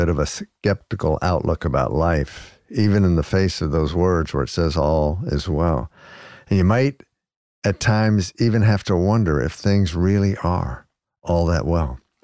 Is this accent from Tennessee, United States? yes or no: no; New York, United States; and my hometown of New York, where no one seems to care.